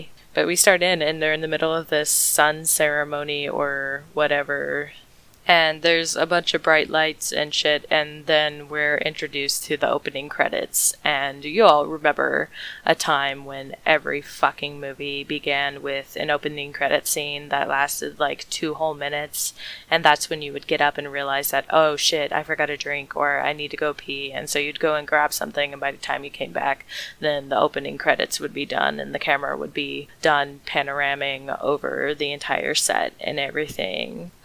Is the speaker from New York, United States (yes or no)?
no; Kentucky, United States; I'm from Kentucky.